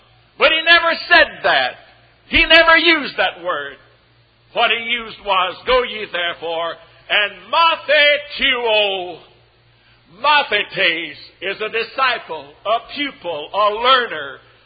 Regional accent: Texas, United States; where I grew up in West Texas

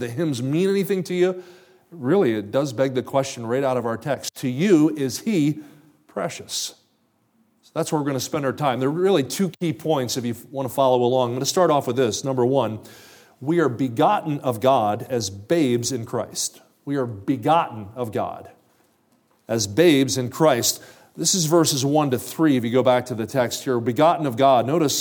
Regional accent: New Jersey, United States; I grew up in New Jersey, about 20 minutes across the river from Philadelphia.

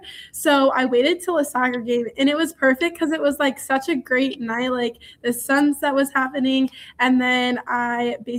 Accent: Milford, Michigan, United States; Yes, so we are from Milford, Michigan. We both knew we wanted to come stay in Michigan for college. So we're from a small town in between like Novi and Michigan area, or Novi and Milford, or Novi and Brighton area.

